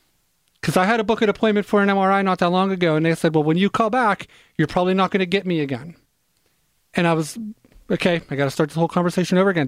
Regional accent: Pittsburgh, Pennsylvania, United States; I said powerful, like I am certainly from Pittsburgh, didn't I?

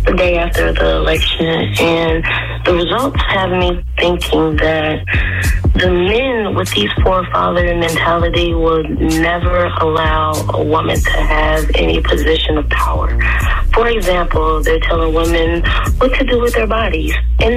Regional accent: Austin, Texas, United States; I'm from Austin, Texas.

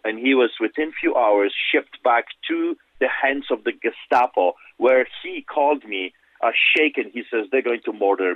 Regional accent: Poland; I grew up in Poland behind the Iron Curtain under the boots of the Soviets.

